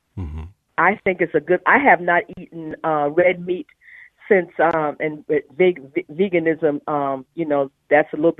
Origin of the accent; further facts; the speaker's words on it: Lincolnville, South Carolina, United States; I've been obese all of my life, growing up in Lincolnville, South Carolina.